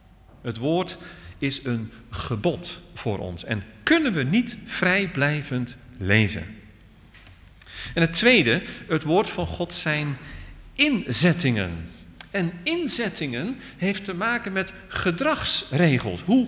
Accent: Netherlands; Kennelijk is dat voor ons als Nederlanders misschien toch nog altijd te veel.

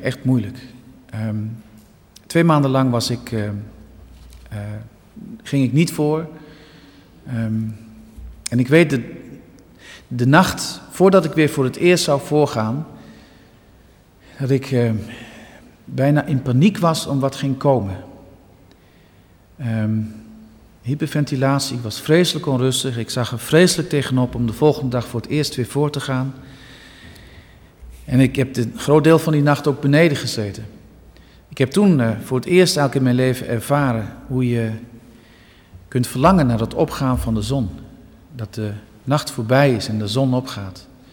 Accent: De Heurne, Gelderland, Netherlands; Ik ben opgegroeid in de Heurne, vlakbij Dinxperlo. De Heurne telt meer koeien dan mensen. Het is echt een prachtige plek om te wonen. Echt een boerengehucht, heel veel boerderijen.

